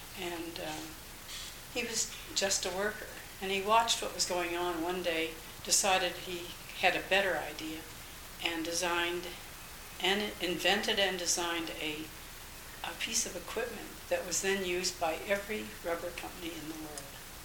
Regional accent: Akron, Ohio, United States; born there; I was born in Akron, Ohio, August 3rd, 1921.

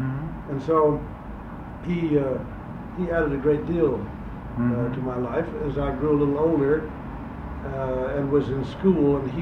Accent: New York City, New York, United States; also born or lived in Philadelphia; I was born in Philadelphia, more or less by accident. That is in Germantown, where my father was in business for a year or so, having come from New York. And I was brought back to New York as an infant and grew up here.

